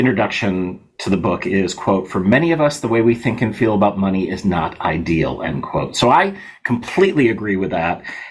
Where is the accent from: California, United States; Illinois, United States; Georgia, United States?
Illinois, United States; Kenilworth; So I grew up in Kenilworth, Illinois, which at that time was the wealthiest suburb in America. So a lot of old school Republican money. And we were the first, or close to the first, Democrats and Irish Catholics in there.